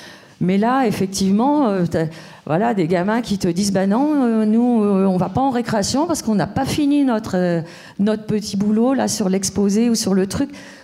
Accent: Rouen, Normandy, France; je viens de Rouen.

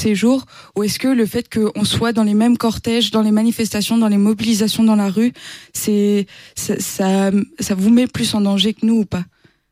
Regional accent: Rennes, Brittany, France; Bonjour, je viens de Rennes.

